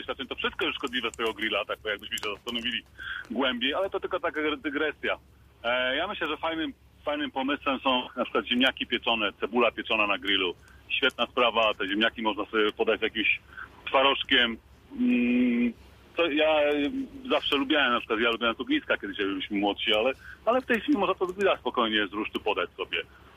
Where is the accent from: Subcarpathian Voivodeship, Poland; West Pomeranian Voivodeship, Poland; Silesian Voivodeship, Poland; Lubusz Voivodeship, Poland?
Lubusz Voivodeship, Poland; Międzyrzecz; jadę do Zielonej Góry akurat, a jestem z Międzyrzecza.